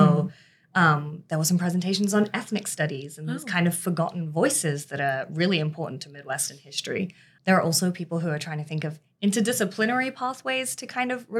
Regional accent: England, United Kingdom; I'm from England. There's so many cities and towns in America that I haven't heard of.

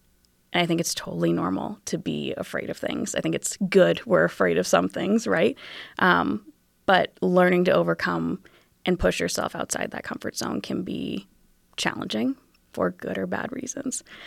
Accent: New England, United States; I'm from New England originally, and they play field hockey out there.

